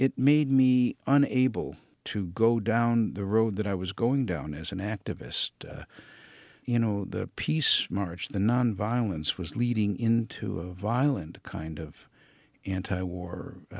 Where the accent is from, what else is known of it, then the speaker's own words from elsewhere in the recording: Detroit, Michigan, United States; Well, I was from Detroit, Michigan, which I think explains that I hadn't seen very much of the coasts.